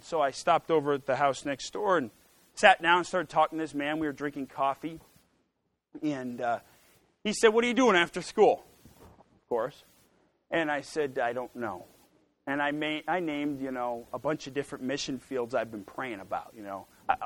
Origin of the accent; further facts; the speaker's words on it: United States; I'm an American. I was raised on Cheetos and Scooby-Doo, and I need all the prayer I can get, you know.